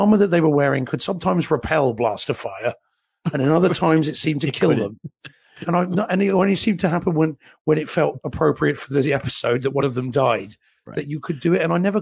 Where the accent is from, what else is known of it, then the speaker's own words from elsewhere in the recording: New Zealand; And, as a New Zealander